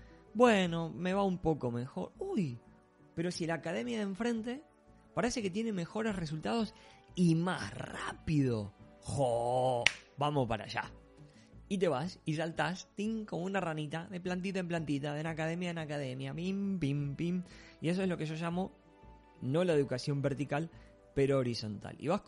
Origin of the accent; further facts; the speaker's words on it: Argentina; Como buen argentino tenía que meter un ejemplo de carne.